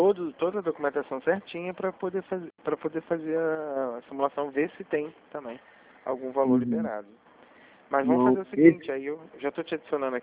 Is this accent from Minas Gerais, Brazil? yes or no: no; Paracambi, Rio de Janeiro, Brazil; Sou de Paracambi, né?